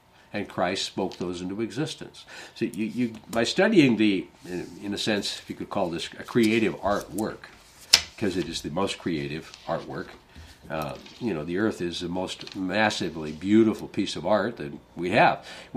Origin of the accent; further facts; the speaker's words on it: South Dakota, United States; I grew up in South Dakota, and we had no smog.